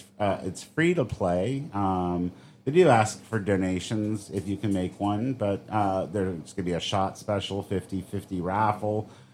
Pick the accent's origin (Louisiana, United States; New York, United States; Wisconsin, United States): Louisiana, United States; New Orleans; Like I'm from New Orleans originally, and you know we are a cocktail culture there